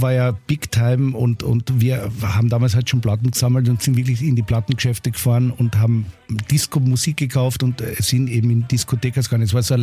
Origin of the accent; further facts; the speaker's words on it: Carinthia, Austria; wir sind in Kärnten aufgewachsen in den 80er Jahren